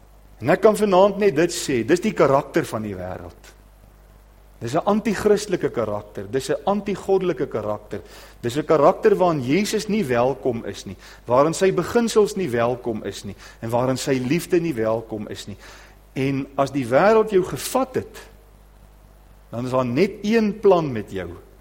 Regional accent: Brakpan, Gauteng, South Africa; Ek het in Brakpan groot geword.

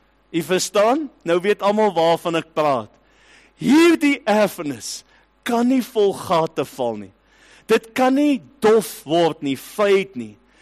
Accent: Port Elizabeth, Eastern Cape, South Africa; Ek het al vergeet hoe dinge by die see roes, terwyl ek groot geword het as kind in Port Elizabeth.

